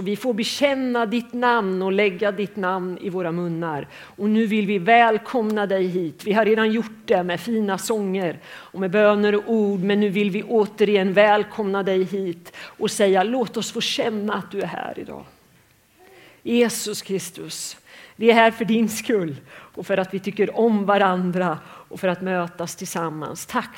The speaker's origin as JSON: {"language": "Swedish", "town": "Fjugesta", "region": "Örebro County", "country": "Sweden", "lives_now": "Nora, Sweden", "said": "Ska jag säga något mer liksom seriöst så kommer jag ju från Fjugesta."}